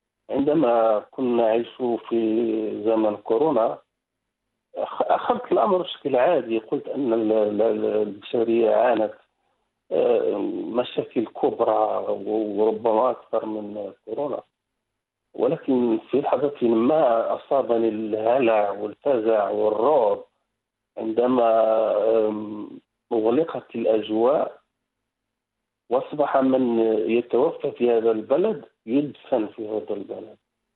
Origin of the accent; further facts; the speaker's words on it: Morocco; now in Netherlands; أجنبي هنا في هولندا وأقول أنا مغربي،